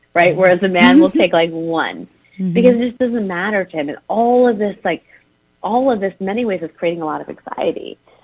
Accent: Chicago, Illinois, United States; I grew up in Chicago, so I'm very familiar with lots of snow.

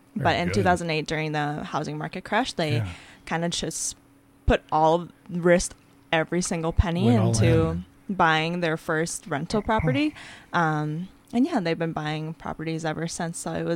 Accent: Faribault, Minnesota, United States; now in Northfield, United States; So I grew up in Faribault, Minnesota. I was born and raised there.

